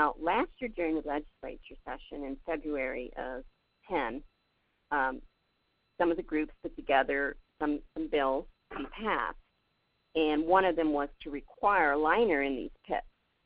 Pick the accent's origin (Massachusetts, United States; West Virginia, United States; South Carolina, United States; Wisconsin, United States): West Virginia, United States; when I tell people I'm from West Virginia, they immediately think pollution and people who are poor and uneducated.